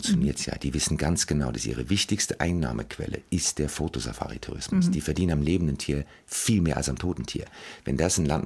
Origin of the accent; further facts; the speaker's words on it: Germany; first language German; Es ist mein Heimatland, ich bin hier geboren, es ist meine Muttersprache, meine Familie ist hier.